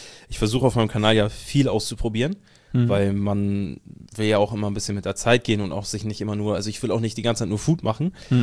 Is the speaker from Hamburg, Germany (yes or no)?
yes; Hamburg, Germany; weil ich komme ja aus Hamburg, gerade so dieses Großstadtding